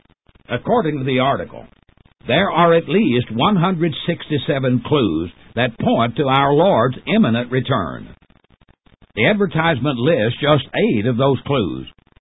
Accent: Tennessee, United States; came to my hometown in Middle Tennessee

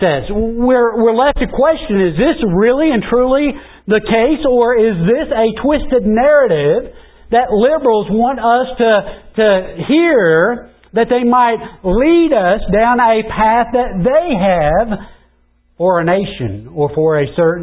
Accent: Indiana, United States; And then during the winter time, growing up in Indiana and going out to school, I couldn't wait for those snows to start falling

